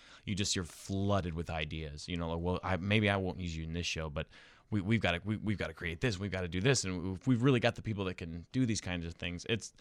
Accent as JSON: {"language": "English", "region": "the South", "country": "United States", "lives_now": "Chicago, United States", "said": "I thought as a Southerner coming up here, like, oh, Chicago is going to be rough."}